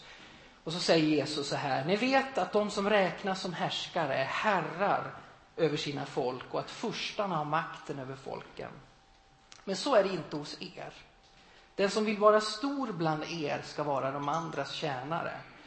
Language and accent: Swedish; Sweden; Då sa jag på slutet att vi kommer ju från ett land som vi har mycket saker. Vi är materiellt sett mycket bra i Sverige.